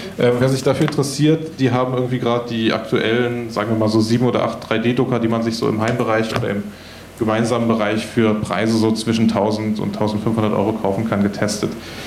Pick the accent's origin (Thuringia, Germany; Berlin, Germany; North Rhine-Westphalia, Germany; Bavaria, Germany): Berlin, Germany; Ich komme aus Berlin, ich bin da Teil von einem Fab Lab, Hackerspace, irgendwie so eine Art Kreativwerkstatt, die heißt Open Design City.